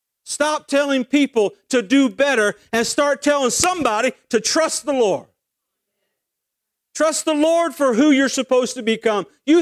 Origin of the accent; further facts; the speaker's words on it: Dallas, Texas, United States; So listen, I'm from Dallas